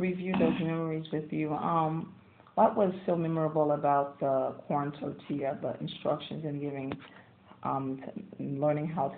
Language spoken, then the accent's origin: English; Haiti; I am from Haiti originally, and every first of the year we have a specific type of dish that we prepare